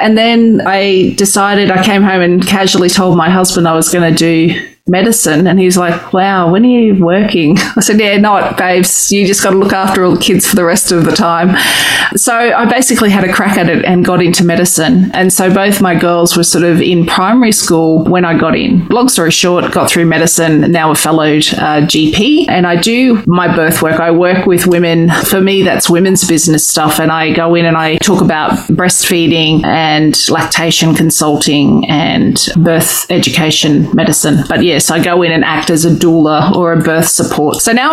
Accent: Brisbane, Queensland, Australia; my sister and I grew up on Quandamooka land down at Wynnum in Brisbane.

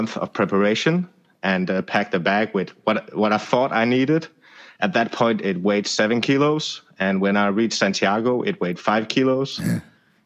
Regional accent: Denmark; from Denmark that just wanted to walk those 800 kilometers.

